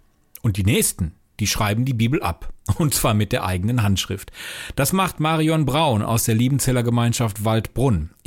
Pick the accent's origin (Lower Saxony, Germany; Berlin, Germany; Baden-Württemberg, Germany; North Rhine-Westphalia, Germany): North Rhine-Westphalia, Germany; Recklinghausen; Vor 3 Jahren hatte ich hier bei uns in meiner Heimatstadt in Recklinghausen